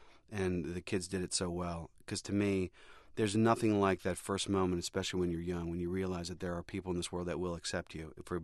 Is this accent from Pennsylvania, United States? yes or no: yes; Pittsburgh, Pennsylvania, United States; I'm 17 years old. I'm from Pittsburgh. I don't know anybody.